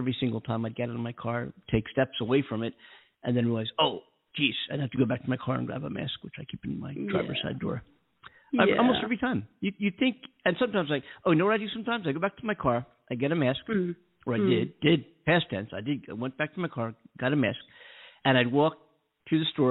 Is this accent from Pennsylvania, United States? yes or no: yes; Philadelphia, Pennsylvania, United States; now in California, United States; Of course, my hometown team, the Philadelphia Phillies, did lose.